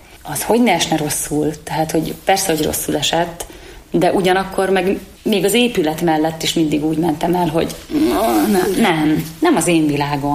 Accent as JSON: {"language": "Hungarian", "town": "Szeghalom", "region": "Békés", "country": "Hungary", "tie": "born or raised there", "said": "a magyar tanárok ott Szeghalmon, ahol én születtem"}